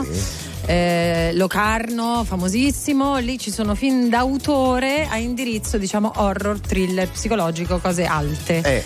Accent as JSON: {"language": "Italian", "country": "Netherlands", "second_language": "Italian", "said": "Netherlands o Netherlands è il nome corretto del mio paese di origine."}